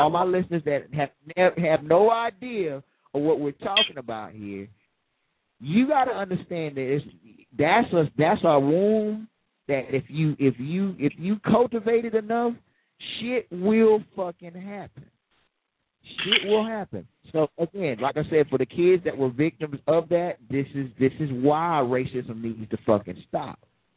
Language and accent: English; the South, United States; You know, I grew up in the South.